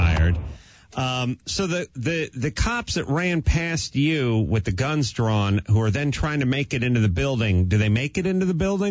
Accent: Canada

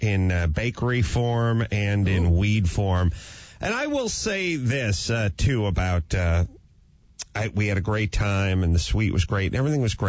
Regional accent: North Hollywood, California, United States; I grew up on Houston Street in North Hollywood.

